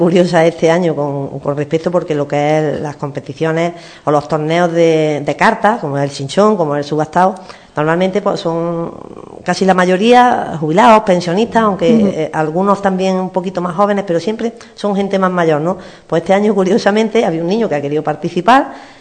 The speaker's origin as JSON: {"language": "Spanish", "town": "Fuente-Tójar", "region": "Andalusia", "country": "Spain", "said": "todavía en mi pueblo, en Fuente Toja, hay todavía mucha tradición de vestirse de flamenca"}